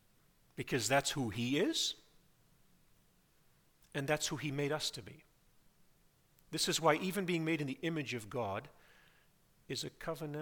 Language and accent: English; Nigeria; also born or lived in Colorado, United States; I grew up in Nigeria in the mission field.